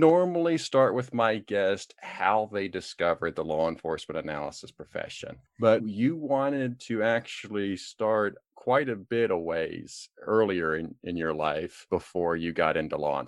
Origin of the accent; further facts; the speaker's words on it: Meadville, Pennsylvania, United States; born there; Yeah, now you're really close to my neck of the woods. I was born in Meadville, Pennsylvania.